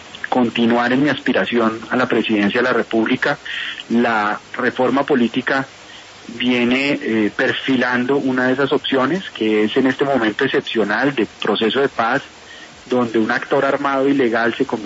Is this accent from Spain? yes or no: no; Colombia